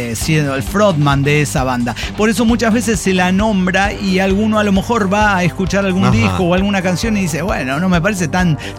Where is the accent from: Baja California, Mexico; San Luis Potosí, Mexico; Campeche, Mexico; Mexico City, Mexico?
Baja California, Mexico; Tijuana; now in Querétaro, Mexico; Y soy de Tijuana, pero ahorita vivo en Querétaro